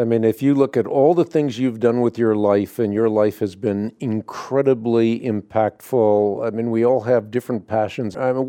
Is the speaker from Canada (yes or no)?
no; Netherlands; English is a second language; moved away; I'm Dutch. I was born in Holland, and when I go back to Holland, I just feel happy.